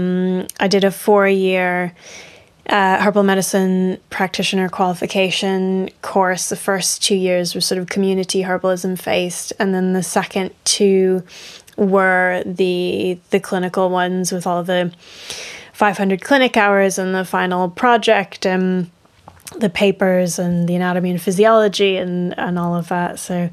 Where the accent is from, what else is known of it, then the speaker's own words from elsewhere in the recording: Florida, United States; now in England, United Kingdom; I'm originally from Florida. Oh, really? Oh. Yeah, I grew up like not too far from Disney. And here I am in the middle of nowhere, England.